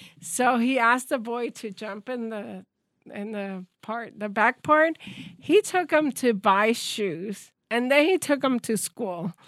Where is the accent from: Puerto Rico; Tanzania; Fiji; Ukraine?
Puerto Rico; born there; I was born in Puerto Rico. Actually, I was born in what is known today as Cuartel Valleja. Used to be Fort Brooks.